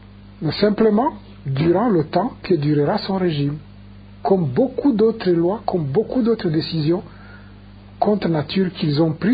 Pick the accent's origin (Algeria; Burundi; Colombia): Burundi; les codes, nous les connaissons, nous sommes Burundais.